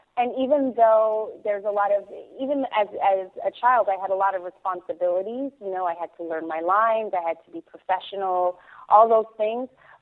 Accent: New York, United States; And we all came from different parts of the country. I was from New York.

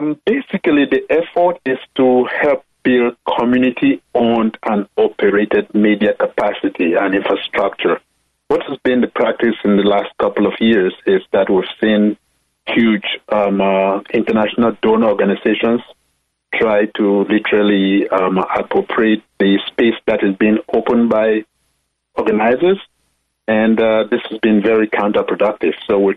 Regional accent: Cameroon; I'm originally from Cameroon. That's in West Africa.

